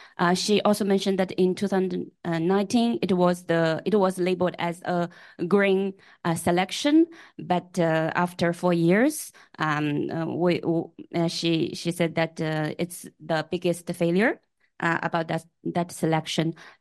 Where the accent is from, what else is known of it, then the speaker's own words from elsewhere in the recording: China; I'm from China and I'm studying education for sustainability.